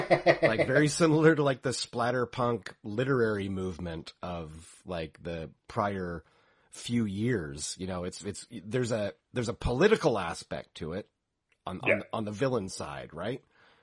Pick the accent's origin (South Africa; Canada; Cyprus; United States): Canada; I'm Canadian, so I love, like, cold noir